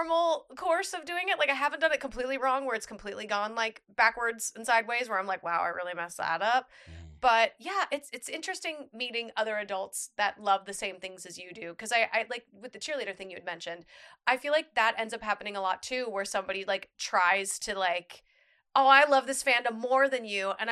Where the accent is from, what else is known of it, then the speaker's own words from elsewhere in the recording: Minnesota, United States; And I'm originally from Minnesota, but like I did my first convention in Orlando when I worked for the Walt Disney World Company.